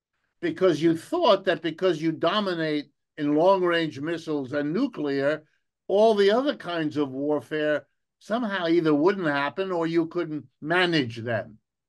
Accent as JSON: {"language": "English", "country": "United States", "said": "I can assure you, as an American, that the vast majority of Americans do not know and do not care what goes on in Ukraine."}